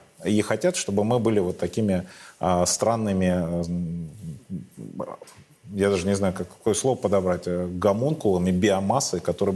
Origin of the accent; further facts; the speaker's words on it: Russia; мы русские не потому, что мы родились в Советском Союзе, а потому, что мы родились в России.